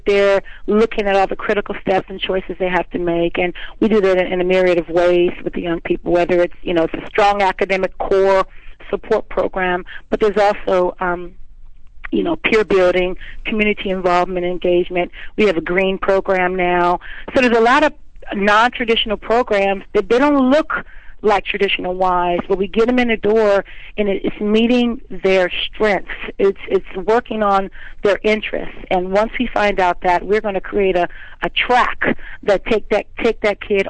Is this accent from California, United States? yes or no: yes; San Francisco, California, United States; I grew up in Bayview, Hunters Point. And I grew up right on top of the hill up there